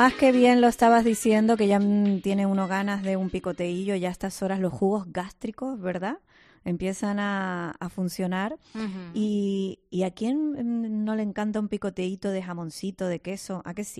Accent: Spain; ¿sabes que somos los españoles, pues los mayores consumidores de queso de Europa?

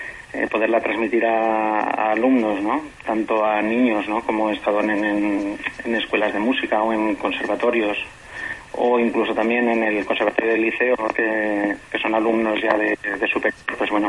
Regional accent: Aragon, Spain; empecé con las bandas de música, en la banda de mi pueblo exactamente, de Ayur, en Zaragoza.

